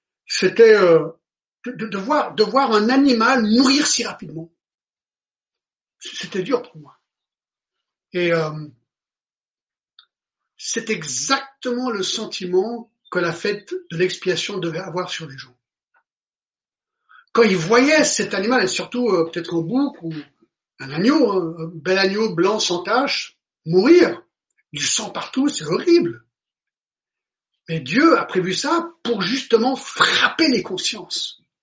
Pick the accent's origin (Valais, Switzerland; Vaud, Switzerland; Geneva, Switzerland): Geneva, Switzerland; Choulex; quand j'ai grandi à Choulet, ici à Genève, pas loin d'ici, on avait juste en face de chez nous une ferme